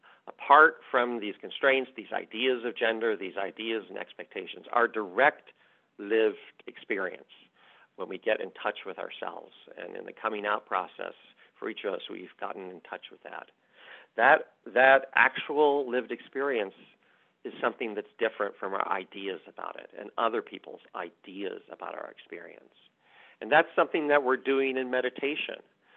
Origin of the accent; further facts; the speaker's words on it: Kansas City, Missouri, United States; So I grew up in Kansas City, Missouri, in the 1960s and 70s.